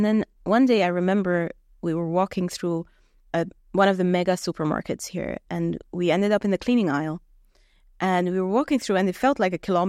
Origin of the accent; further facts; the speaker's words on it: Switzerland; English is a second language; moved away; I grew up in Switzerland. I pick up a stone, I throw it, I hit a scientist, right?